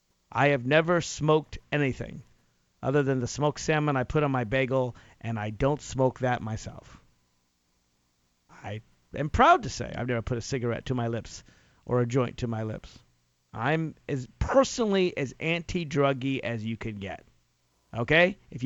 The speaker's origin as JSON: {"language": "English", "region": "Virginia", "country": "United States", "tie": "born or raised there", "said": "The lowest priced cigarettes in the country are in my home state of Virginia."}